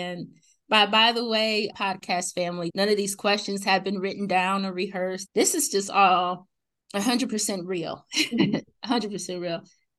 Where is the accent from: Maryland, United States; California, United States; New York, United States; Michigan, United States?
Michigan, United States; moved away; I grew up in Michigan. I've been away for over 17 years.